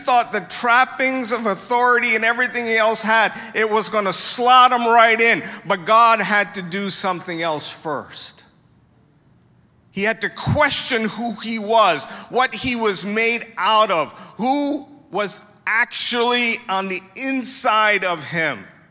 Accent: India; I'm Indian, I can say that.

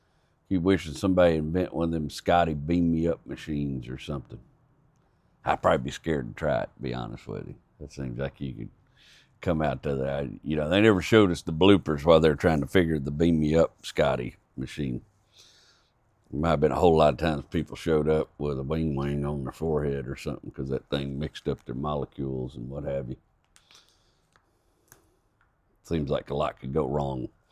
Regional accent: Texas, United States; I'm not Appalachian. I'm from Appalachian people, but I'm not Appalachian. I'm Texan.

